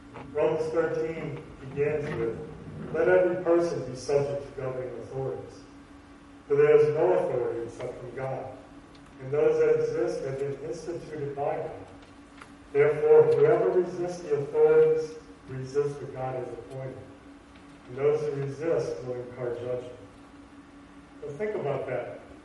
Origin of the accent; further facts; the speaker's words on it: New Orleans, Louisiana, United States; born there; I'm bored from New Orleans. I got a draw, and I'll always say this kind of tone of voice.